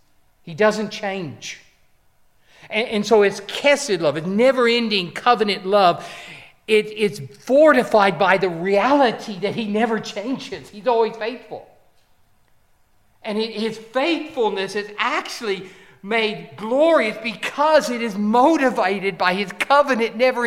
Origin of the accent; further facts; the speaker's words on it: Texas, United States; moved away as an adult; now in United Kingdom; I grew up in Texas. You have already noted it's not a normal Welsh accent. I've been here about 4 years, but I haven't changed. I've actually been in the UK about 35 years